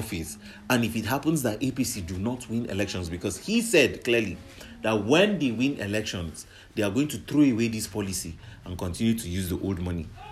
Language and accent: English; Nigeria; I have every right to vote for who I want to vote for as a Nigerian.